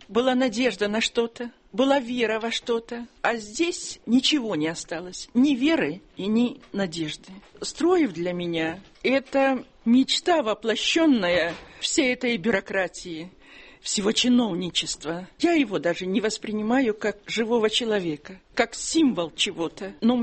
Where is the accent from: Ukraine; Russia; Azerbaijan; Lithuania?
Russia; Far East; now in Oryol, Russia; Я 8 лет в Орле, я приехала с Дальнего Востока.